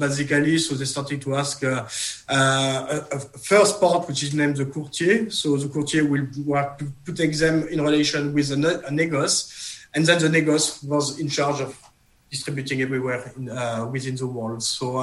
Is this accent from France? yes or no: yes; France; English is a second language; moved away as an adult; now in United Kingdom; I arrived in UK in 2003. I'm from France, you can tell by my accent, I guess.